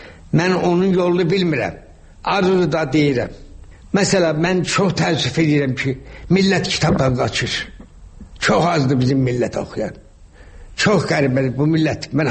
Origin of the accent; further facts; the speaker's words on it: Shaki, Azerbaijan; Mən uşaqlıqda böyük həyətimiz vardı Şəkidə.